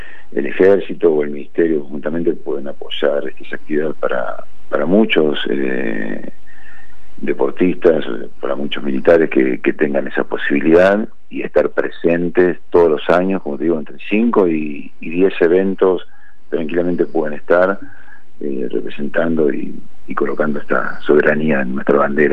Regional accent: Argentina; Realmente soy el único argentino que está nombrado como presidente.

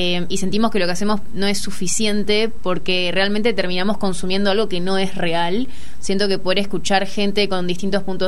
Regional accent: Misiones, Argentina; tengo 22 años, soy de Misiones

